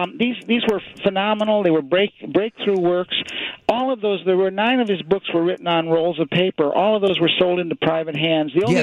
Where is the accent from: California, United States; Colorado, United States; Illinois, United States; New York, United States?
Illinois, United States; Chicago; Tremendously. Yeah, Chicago is my hometown. It will always be. It's there in my heart, you know.